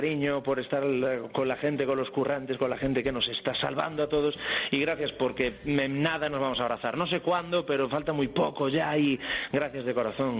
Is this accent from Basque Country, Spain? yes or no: no; Galicia, Spain; Yo soy gallego, más gallego que cantante. Hablo de Galicia todo el día